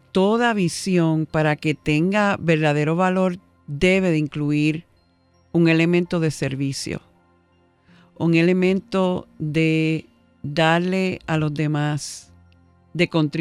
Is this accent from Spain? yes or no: no; Puerto Rico; now in United States; Yo amo a Puerto Rico, soy puertorriqueña de pura cepa y cada vez más me siento orgullosa de nuestra gente. Estando todos estos años en Estados Unidos, me he dado cuenta que nosotros los boricuas somos bien cariñosos, bien amorosos.